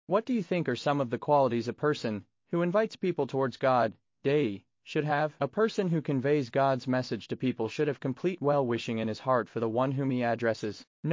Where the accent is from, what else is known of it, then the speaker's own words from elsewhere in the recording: Badriya, Uttar Pradesh, India; born there; According to official records, I was born on January 1, 1925. I was born in a village called Badriya, which is in the Azamgarh district of Uttar Pradesh.